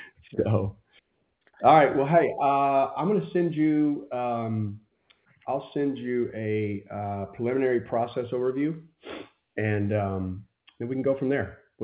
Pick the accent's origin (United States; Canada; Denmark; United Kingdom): United States; Mississippi; You know, I grew up in Mississippi. A lot of my friends run roofing companies with the Gmail.